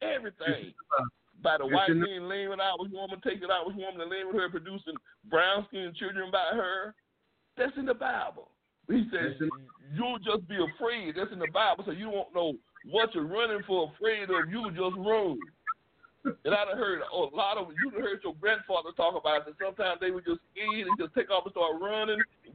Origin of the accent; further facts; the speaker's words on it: Mississippi, United States; I'm a southerner from Mississippi, a southern black.